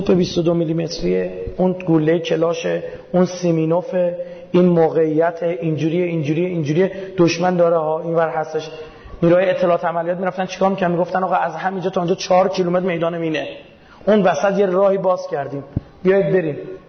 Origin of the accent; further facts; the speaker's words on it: Iran; من بچه ایرانم.